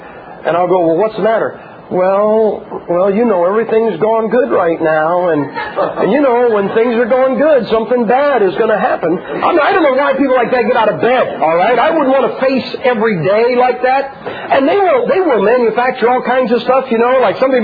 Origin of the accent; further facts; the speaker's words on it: United States; Now, I am an American, and I tell people all the time